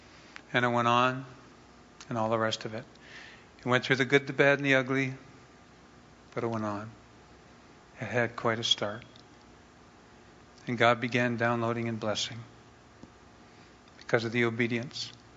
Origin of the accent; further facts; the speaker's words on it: Toronto, Ontario, Canada; also born or lived in Quebec; And this was up in Quebec, and I was ready to head back to my hometown, which is Toronto, and do something.